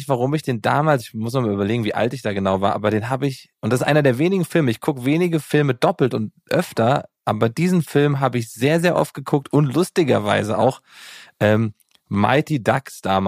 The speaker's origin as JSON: {"language": "German", "town": "Giessen", "region": "Hesse", "country": "Germany", "said": "ich komme ja aus Gießen"}